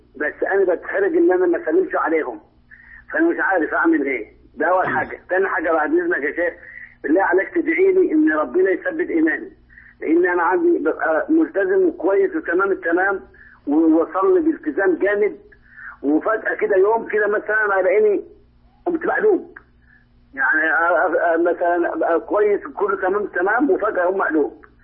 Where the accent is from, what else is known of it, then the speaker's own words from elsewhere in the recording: Egypt; now in Saudi Arabia; أنا من مصر